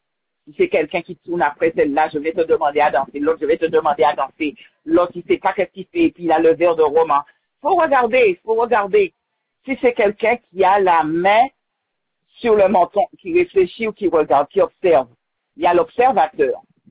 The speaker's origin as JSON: {"language": "French", "town": "Sainte-Anne", "region": "Guadeloupe", "country": "France", "tie": "born there", "lives_now": "Petit-Bourg, France", "said": "Je suis née à Sainte-Anne et j'habite à Carrière-Petit-Bourg."}